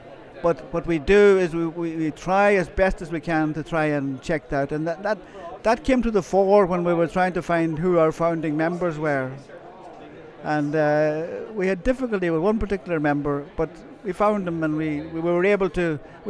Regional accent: Ardara, Ulster, Ireland; born there; Oh, absolutely, yeah. I was born in Ardra

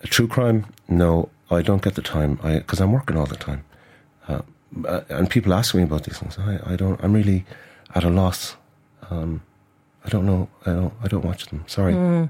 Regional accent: Munster, Ireland; I guess I'm from Kerry

